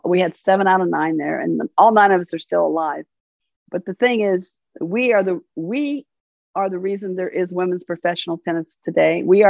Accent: Long Beach, California, United States; And I'm from Long Beach.

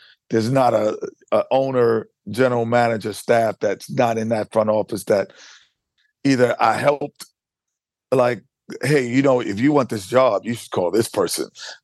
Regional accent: New York City, New York, United States; because it was the Knicks, and I'm a New Yorker. It's like growing up in your hometown and being the team you've rooted for your whole life

